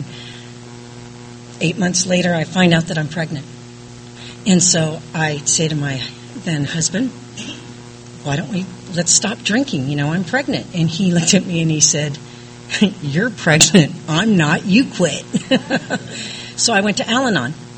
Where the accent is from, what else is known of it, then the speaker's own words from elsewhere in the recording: California, United States; also born or lived in Lake Tahoe; I was born up in Northern California, moved down to Southern California when I was about 11 years old.